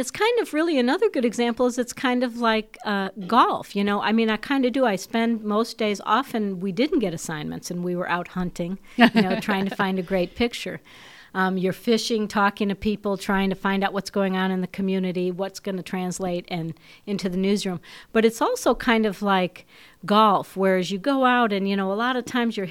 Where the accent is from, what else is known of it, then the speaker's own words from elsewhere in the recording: Chicago, Illinois, United States; now in Memphis, United States; I came from Chicago, but during those years, when I first came to Memphis, all these Memphis musicians were around